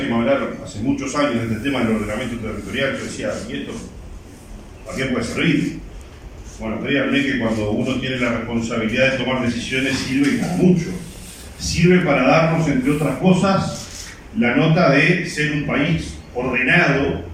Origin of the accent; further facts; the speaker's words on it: Uruguay; Estas son las cosas que nos hacen uruguayos. Por estas cosas somos uruguayos y no somos pertenecientes a otro país.